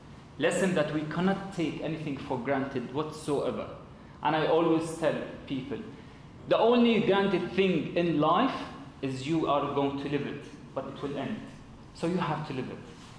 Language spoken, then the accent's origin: English; Jordan; Growing up in Jordan, you get used to having someone who is not Jordanian.